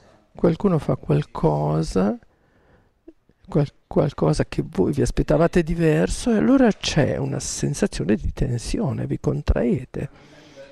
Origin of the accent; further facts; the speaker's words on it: Germany; Io posso dirvi che io sono un tedesco che ha studiato in Italia